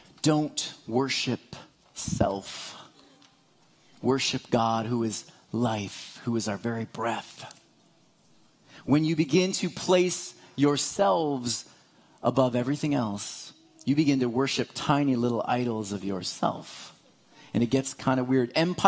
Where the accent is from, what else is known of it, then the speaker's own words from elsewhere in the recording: East Coast, United States; See, for me, growing up in the East Coast, my parents would say, you cannot spend money on the Sabbath.